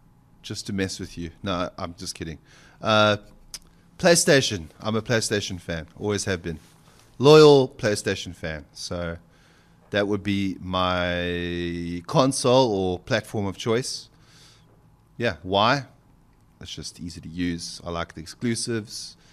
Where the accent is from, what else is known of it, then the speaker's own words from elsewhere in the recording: South Africa; The part of Africa I come from is very different from the rest of Africa. Okay, I come from South Africa. It's still quite developed. Okay, we don't live in huts there. Well, not all of us.